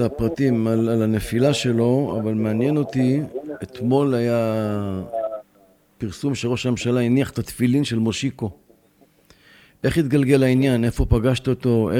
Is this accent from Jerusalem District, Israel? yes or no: yes; Jerusalem, Jerusalem District, Israel; גם אני ירושלמי